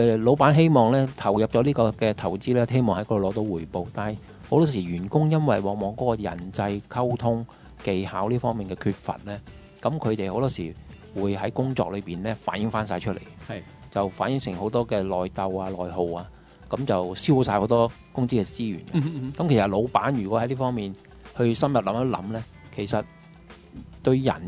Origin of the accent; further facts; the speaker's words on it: Hong Kong; 因為我自己土生土長啦，喺香港啦，喺香港讀書